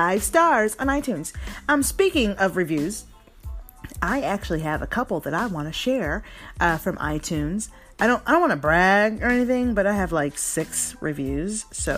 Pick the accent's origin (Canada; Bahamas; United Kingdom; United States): United Kingdom; accent: British; And there's my British accent.